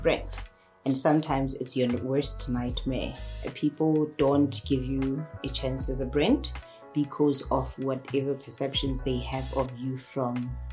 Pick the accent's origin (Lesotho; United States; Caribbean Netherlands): Lesotho; I'm originally born and bred in Lesotho.